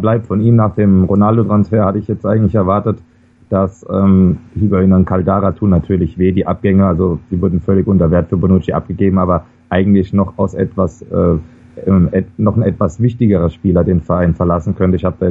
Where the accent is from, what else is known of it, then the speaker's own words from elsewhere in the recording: Germany; Als Deutscher bin ich natürlich froh